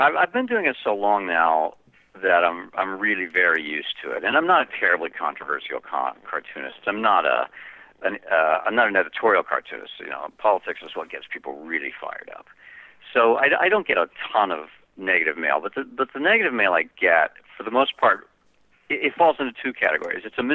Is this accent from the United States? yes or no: yes; Oklahoma, United States; I was raised in Oklahoma, and in the summertime it would be 100 degrees out